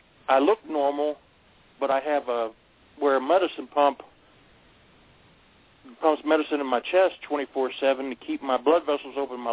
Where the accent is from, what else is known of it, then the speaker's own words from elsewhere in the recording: Virginia, United States; I'm from Thomasbrook, Virginia. I'm not too far from where you was in Bluefield Hell.